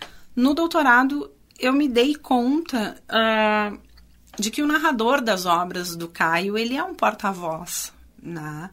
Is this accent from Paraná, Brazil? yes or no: no; São Paulo, Brazil; eu sou paulista. Não, e quando cheguei ao Rio Grande do Sul, comecei a faculdade de letras